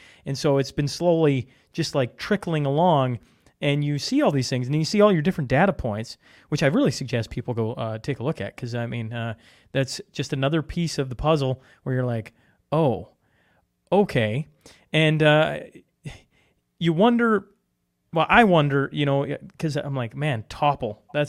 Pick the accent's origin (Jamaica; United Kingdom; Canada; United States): Canada; I'm Canadian, sitting here, I'm watching it, I see it